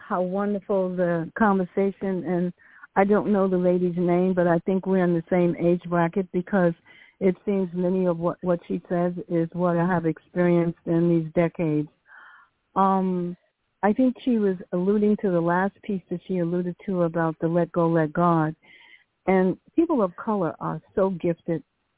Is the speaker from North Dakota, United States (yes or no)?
no; New York City, New York, United States; born there; I'm 81, so I was born in New York City.